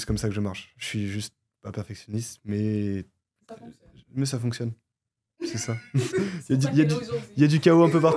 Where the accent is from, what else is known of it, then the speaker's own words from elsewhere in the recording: France; Moi, je viens de la France.